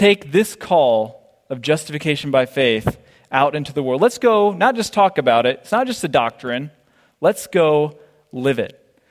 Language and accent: English; Clinton, Mississippi, United States; also born or lived in Jackson; It's in Jackson, Mississippi, my hometown, or Clinton, Mississippi, actually. I live in Jackson.